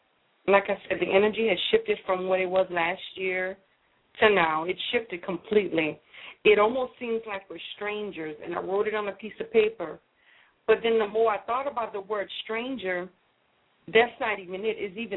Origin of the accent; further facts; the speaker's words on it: Louisiana, United States; I'm from Louisiana.